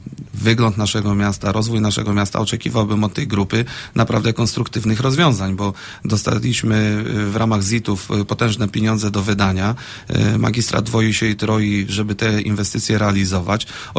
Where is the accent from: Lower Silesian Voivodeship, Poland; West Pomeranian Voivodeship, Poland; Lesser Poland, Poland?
West Pomeranian Voivodeship, Poland; Szczecin; Ale ja pochodzę ze Szczecina i nie ukrywam tego.